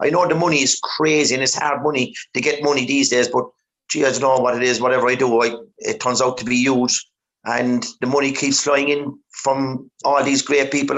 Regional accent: Ballinacurra, Ireland; I was born and reared in Ballinacurra

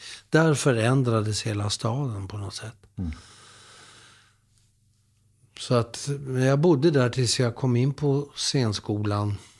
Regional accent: Södertälje, Stockholm County, Sweden; när jag var ung grabb i Södertälje där jag växte upp

